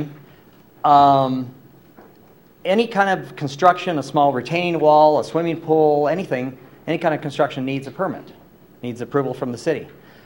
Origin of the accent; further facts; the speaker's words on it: Mesa, Arizona, United States; I was born and raised in Mesa, longtime resident, as several people know, Alex and others. I'm also a small business owner here in Arizona, in Mesa.